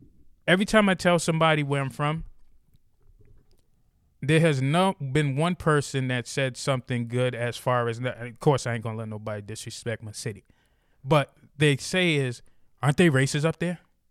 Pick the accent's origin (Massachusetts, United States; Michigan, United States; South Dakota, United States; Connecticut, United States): Massachusetts, United States; Boston; moved away as an adult; now in North Carolina, United States; I moved to North Carolina. In a few weeks, it'll be 2 years. I was born and raised in Boston.